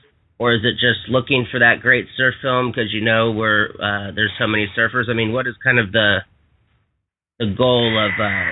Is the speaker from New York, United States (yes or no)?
no; Hawaii, United States; now in Huntington Beach, United States; I know myself, being up in Huntington Beach, there's obviously so many sports and surf films, and I'm from Hawaii